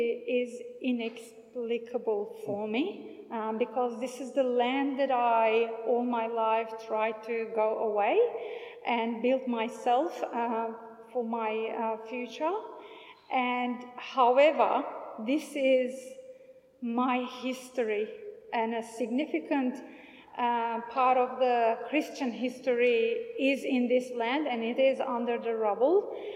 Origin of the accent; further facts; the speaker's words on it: Samandağ, Hatay, Turkey; English is a second language; I was born in Samanda, the circled area, and Hatay is a region in between Syria and Turkey. It's my hometown, and my parents are living in Mersin.